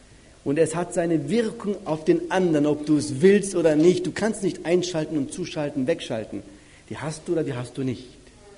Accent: Southern Germany, Germany; Ich komme aus Süddeutschland nach Norddeutschland.

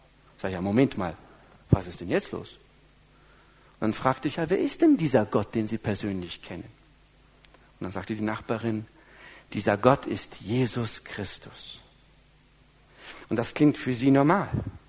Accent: Northern Germany, Germany; now in Upper Bavaria, Germany; Und es hat viele Jahre gebraucht, als Preuße, als Norddeutscher, ja, Preuße in Oberbayern, die Landschaft zu lieben.

